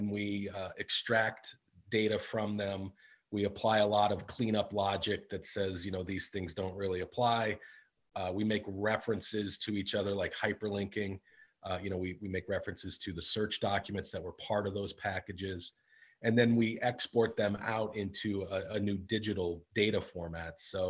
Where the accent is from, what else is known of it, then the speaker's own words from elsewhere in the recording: Maine, United States; Well, I'm from Maine originally, but I didn't live here for many, many years.